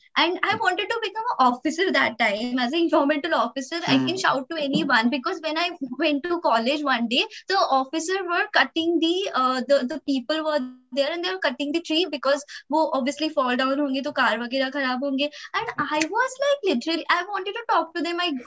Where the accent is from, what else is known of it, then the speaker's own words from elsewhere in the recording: Maharashtra, India; Because I am from Maharashtrian background.